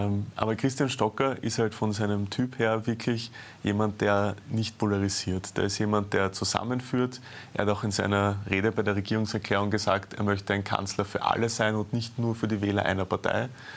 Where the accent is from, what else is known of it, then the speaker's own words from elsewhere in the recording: Vienna, Austria; Naja, ich bin im Favoriten aufgewachsen, wohne auch noch immer dort.